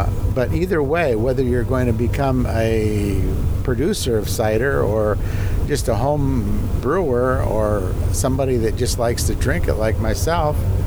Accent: Jamestown, New York, United States; from Jamestown, New York.

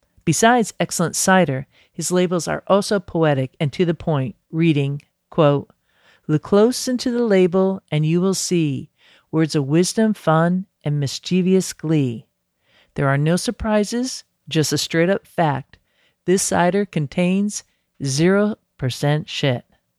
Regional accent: Massachusetts, United States; Back in my home state of Massachusetts is what many call an orchard museum.

